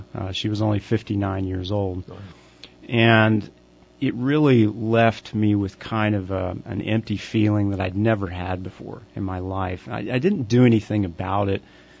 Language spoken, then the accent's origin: English; Oklahoma City, Oklahoma, United States; I'm not actually from here. I'm originally from Oklahoma. Grew up in Oklahoma City.